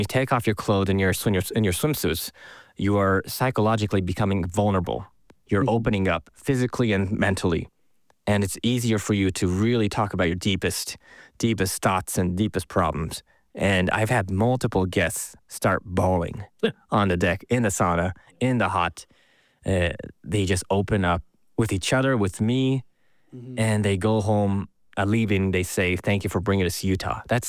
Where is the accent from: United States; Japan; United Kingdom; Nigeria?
Japan; Kyushu